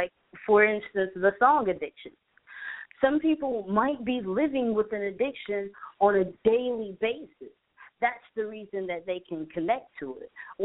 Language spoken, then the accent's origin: English; Birmingham, Alabama, United States; some of the artists I've had the pleasure of interacting with here in my hometown will be an essential part of establishing Birmingham a little bit more as far as the music industry is concerned.